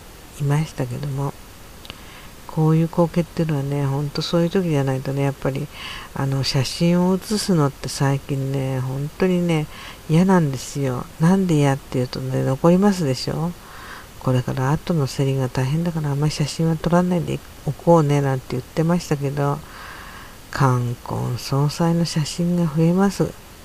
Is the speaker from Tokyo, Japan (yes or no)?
no; Yokosuka, Kanagawa, Japan; たびたび行く横須賀なんですけど、私の実家はねほんとすぐ近くなんですけど